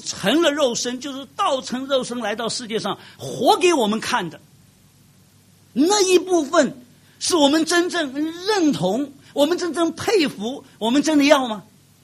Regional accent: Shanghai, China; 我们上海人问答问题的，哎，生意哪能了，是吧？

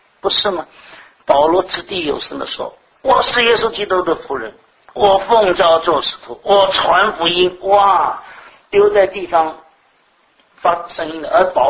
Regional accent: Shanghai, China; 就像我们上海人讲的空心大老官，是不是啊？

